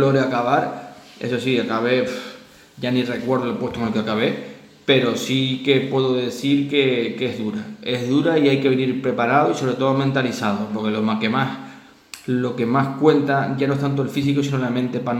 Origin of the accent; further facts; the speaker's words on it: Canary Islands, Spain; Yo soy de Tenerife